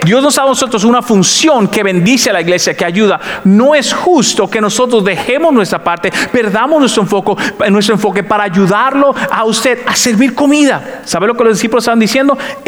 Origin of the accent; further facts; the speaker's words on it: Dominican Republic; Mis amigos dominicanos se burlan de mí porque no sueno como dominicano cuando predico en La Roca. Porque tuve que cambiar mi acento con tal de alcanzar a la mayor cantidad de gente posible.